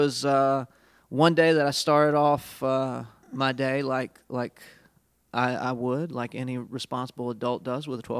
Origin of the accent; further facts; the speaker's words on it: Memphis, Tennessee, United States; also born or lived in Jackson, Mississippi / York, Pennsylvania; I was born in Jackson, Mississippi. Then I moved to Memphis when I was four. Age 11 through 17, I spent in York, Pennsylvania. Then to Jackson, Tennessee for ages 18 and 19, and then back to Memphis.